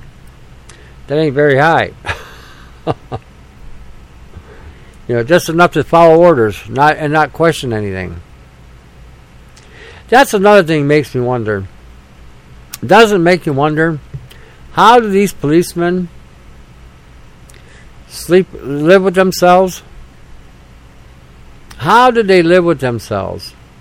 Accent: Canada; I am Canadian.

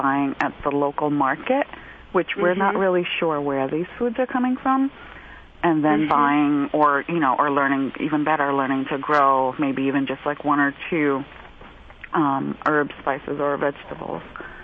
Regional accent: Queens, New York, United States; But then living here and growing up in Queens, New York, I always felt this lack and longing for, you know, for these roots

